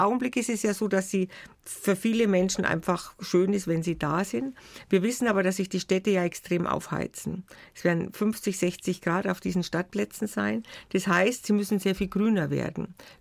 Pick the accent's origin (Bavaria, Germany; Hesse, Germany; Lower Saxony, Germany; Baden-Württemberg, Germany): Bavaria, Germany; Munich; Ich selber bin Münchnerin, bin in München aufgewachsen